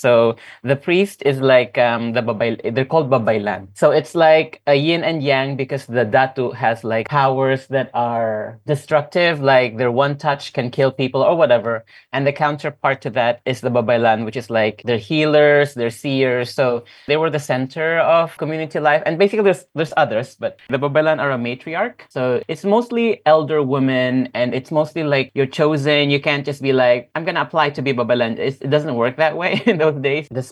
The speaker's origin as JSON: {"language": "English", "country": "Philippines", "lives_now": "New Zealand", "said": "my identity of being Filipino in a white space, New Zealand"}